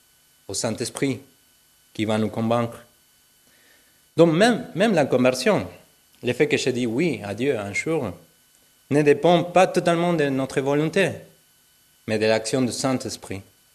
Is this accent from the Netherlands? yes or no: no; Argentina; Je ne viens pas de Venezuela, je viens de l'Argentine